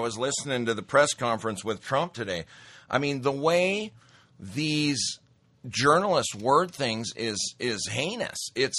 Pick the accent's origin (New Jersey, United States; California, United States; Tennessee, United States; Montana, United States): Montana, United States; years back when I grew up in Montana, I was a redneck. I was a kind of a tough, athletic redneck.